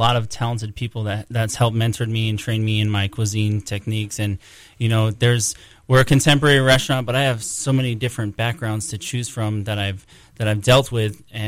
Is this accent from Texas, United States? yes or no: no; Tucson, Arizona, United States; I like to say that I'm fun and I'm from Tucson.